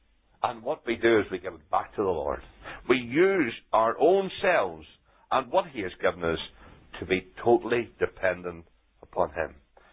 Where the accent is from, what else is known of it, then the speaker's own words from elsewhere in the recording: Northern Ireland, United Kingdom; moved away as an adult; now in England; When we moved from Northern Ireland to England with my job